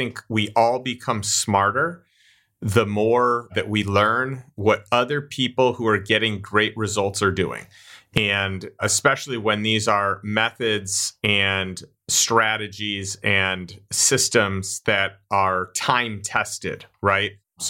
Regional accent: Chicago, Illinois, United States; You know, he grew up in Chicago. I grew up in Chicago.

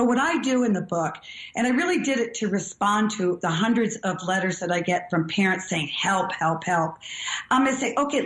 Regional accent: New England, United States; You know, I grew up in New England, and I said, if I have to live in the Midwest, I want my home to feel like New England.

